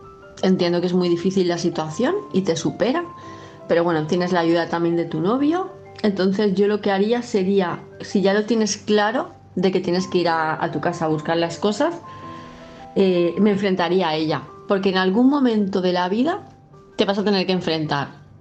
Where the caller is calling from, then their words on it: Palma, Balearic Islands, Spain; de Palma de Mallorca